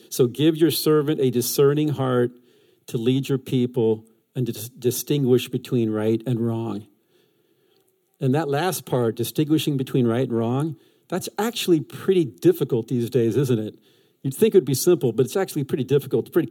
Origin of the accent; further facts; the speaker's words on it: California, United States; I'm from California. I grew up playing tennis outdoors, so you can probably guess which season I love the most.